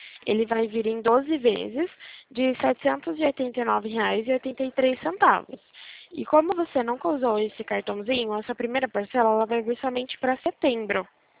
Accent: Limeira, São Paulo, Brazil; O DDD meu é 19, porque eu sou de Limeira, São Paulo

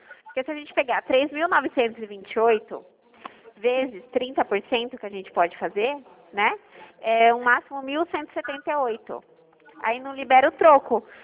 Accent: Itu, São Paulo, Brazil

